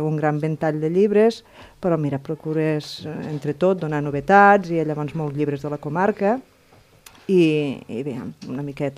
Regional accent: Marçà, Catalonia, Spain; now in Falset, Spain; Jo sóc filla de Marçà.

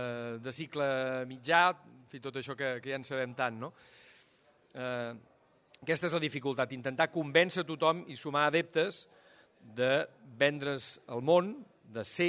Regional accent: La Pineda, Catalonia, Spain; Jo he crescut a la Pineda i sé que és Salou.

